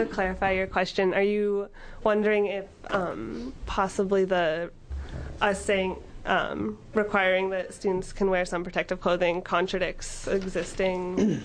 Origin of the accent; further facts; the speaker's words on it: Portland, Oregon, United States; I grew up in Portland, and I'm interested in staying in Oregon